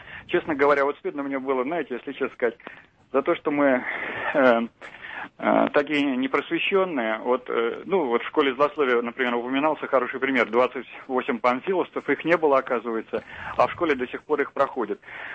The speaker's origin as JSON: {"language": "Russian", "region": "Saint Petersburg", "country": "Russia", "said": "я из Петербурга."}